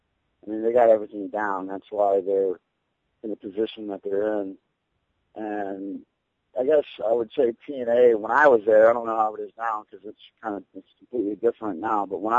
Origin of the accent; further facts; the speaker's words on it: United States; As an American, there's not as much politics.